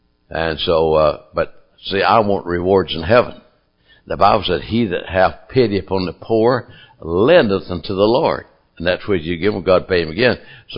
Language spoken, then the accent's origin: English; Kentucky, United States; We're from Kentucky